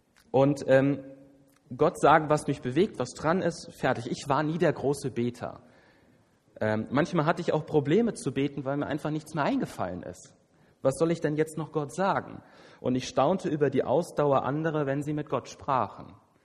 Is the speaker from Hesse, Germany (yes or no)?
yes; Manderbach, Hesse, Germany; born there; Ich stamme gar nicht so weit von hier, gebürtig aus Manderbach, Dillenburg. Ist ja auch so eine fromme Ecke.